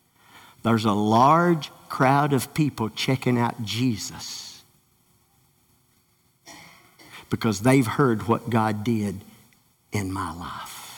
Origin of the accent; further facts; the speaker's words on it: Dexter, Kentucky, United States; Any of you who have been with Brother Ricky for very long know that I'm from Dexter, Kentucky. Proud to be from Dexter, Kentucky. But when I was raised in Callaway County